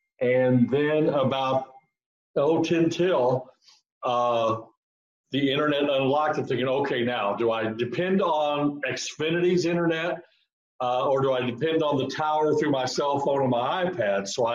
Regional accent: Illinois, United States; As if I know what a grit is. Okay, really. I'm from Illinois.

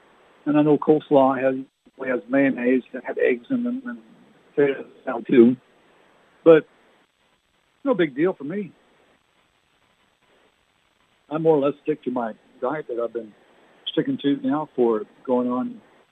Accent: New Brunswick, Canada; We used to play in Canada growing up in New Brunswick.

